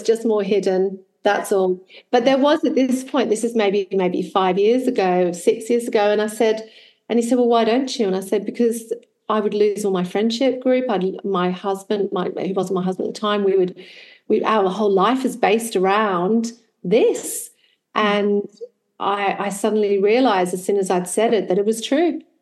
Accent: Australia; accent: Australian; moved away; I grew up in Australia, as you can tell from my accent, and I'm a dual citizen, so I tend to choose to live in this country because I really love it. It's in Europe

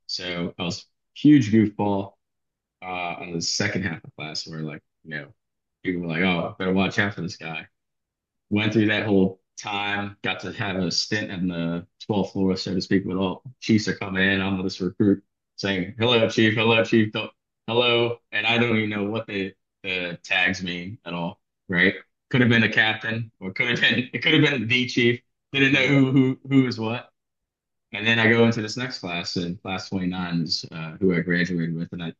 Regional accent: Maryland, United States; Born and raised in Montgomery County, it's in Montgomery County Public Schools. Decided to go to college at UMBC. Came from a small family, immigrant family, basically.

